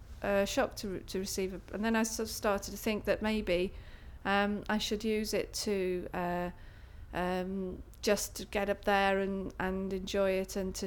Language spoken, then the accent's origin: English; Wolverhampton, West Midlands, United Kingdom; moved away as an adult; now in Cardiff, United Kingdom; I'm 48 just and I'm originally from Wolverhampton, but I've lived in Cardiff for the last 20 years.